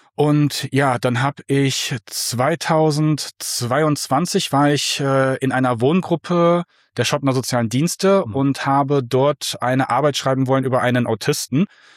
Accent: Düsseldorf, North Rhine-Westphalia, Germany; born there; now in Fulda, Germany; Genau, ich bin in Düsseldorf geboren. Im November 2020 bin ich mit meiner damaligen Ex-Frau, also noch damals Frau, hier hingezogen in den Vogelsbergkreis.

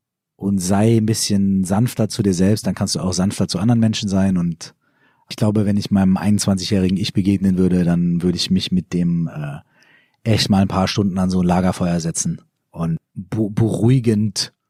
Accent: Minden, North Rhine-Westphalia, Germany; wir spielen in meiner Heimatstadt in Minden

